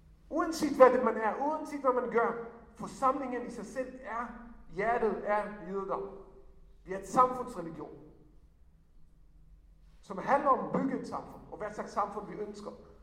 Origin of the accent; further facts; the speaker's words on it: Israel; first language Hebrew; Danish is a second language; now in Denmark; fordi jeg kommer fra Israel, jeg taler flydende hebraisk, så det er ikke en, det er hebraisk min modersmål.